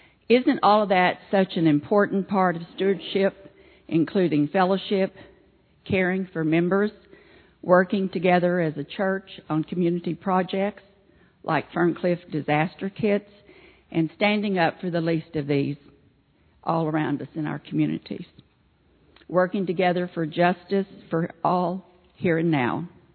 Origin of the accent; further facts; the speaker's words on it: Lovington, New Mexico, United States; I grew up in the Methodist Church in our hometown of Lovington, New Mexico.